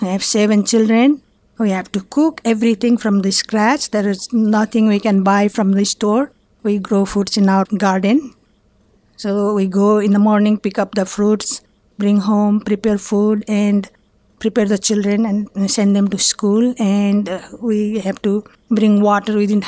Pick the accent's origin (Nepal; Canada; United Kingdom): Nepal; born there; English is a second language; I was born in Nepal in 1951. It's between two big countries in Asia, China in the north and India in the south. It's a small landlocked country